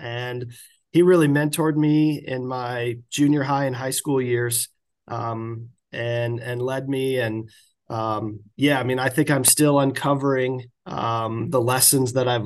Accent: Iowa, United States; I took up the game seriously around age 10. I think that was when you could start the junior golf program at my club. I grew up playing at the Wakan

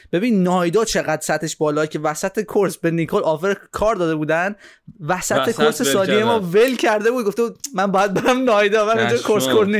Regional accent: Iran; now in Australia; میگم خب من از ایران بودم اومدم، ولی از ایران رفتم، ولی انگلیسی و آمریکایی یاد گرفتم، الان لحجه استرالیایی قاطی شده.

